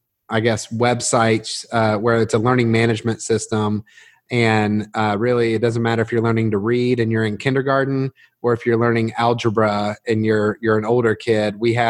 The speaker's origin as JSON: {"language": "English", "town": "Nashville", "region": "Tennessee", "country": "United States", "tie": "born or raised there", "also_born_or_lived": "Texas", "said": "Moved it to Nashville, Tennessee. So I lived in Nashville in my elementary school years."}